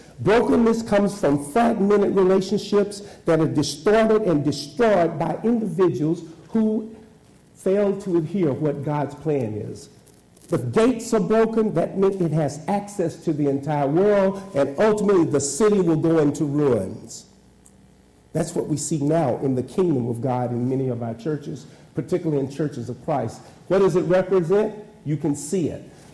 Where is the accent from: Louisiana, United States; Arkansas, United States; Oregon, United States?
Arkansas, United States; Augusta; I grew up in Augusta, Arkansas. They chop cotton there.